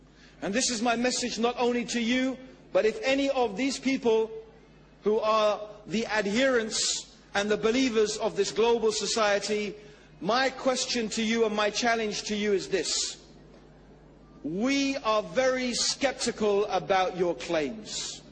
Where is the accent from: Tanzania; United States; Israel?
Tanzania; born there; now in England; I was born in Tanzania, in Africa